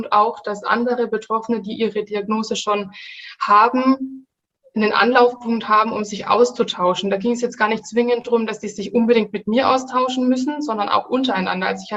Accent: Nuremberg, Bavaria, Germany; also ich komme aus Nürnberg

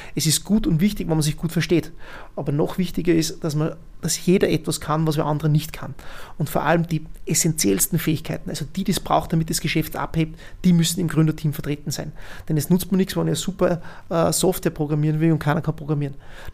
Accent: Bad Ischl, Upper Austria, Austria; Denn in Bad Ischl, in meiner Heimatgemeinde, hat es da noch wenig bis gar nichts gegeben.

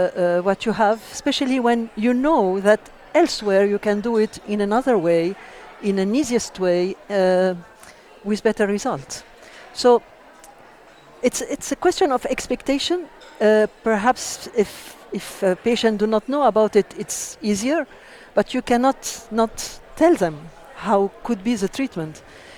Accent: Lebanon; English is a second language; moved away as an adult; now in France; I came from Lebanon. I live in Lebanon for a lot of time. And recently I moved to France.

